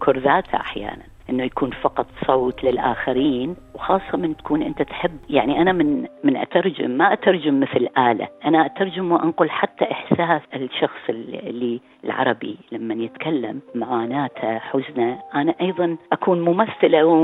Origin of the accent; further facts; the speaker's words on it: Baghdad, Baghdad Governorate, Iraq; also born or lived in Najaf; now in Australia; مهاجرة هاجرت إلى أستراليا في 2008. أنا ولدت في العراق في النجف ونشأت في بغداد. بغداد جميلة المتنوعة الملونة، فنشأت هناك في عائلة مع عائلة منفتحة. أنا الأصغر من 7 أبناء.